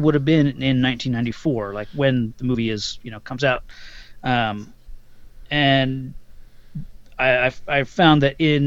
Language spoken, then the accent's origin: English; Indianapolis, Indiana, United States; with the, you know, Indianapolis Racers, mm-hmm. which was my hometown team